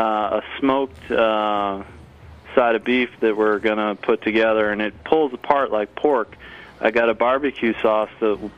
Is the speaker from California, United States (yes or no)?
yes; California, United States; I grew up in California. I love hot food, Matt.